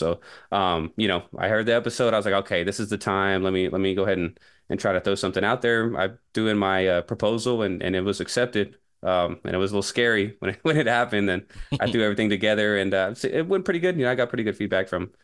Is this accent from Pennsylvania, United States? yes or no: no; San Marcos, Texas, United States; You know, like I said, I'm from San Marcos.